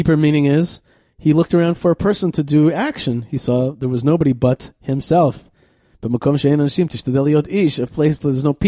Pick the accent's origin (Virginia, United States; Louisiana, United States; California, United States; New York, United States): New York, United States; being a New Yorker, reading it in the suburbs